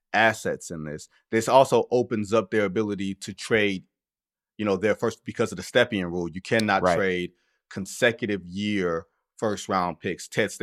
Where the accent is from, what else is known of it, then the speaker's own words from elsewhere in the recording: Detroit, Michigan, United States; I'm from Detroit. Y'all know where I sit on that.